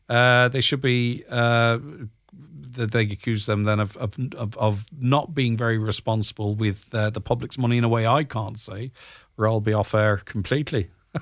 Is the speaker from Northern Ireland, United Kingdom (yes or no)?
yes; Northern Ireland, United Kingdom; I'm from Northern Ireland.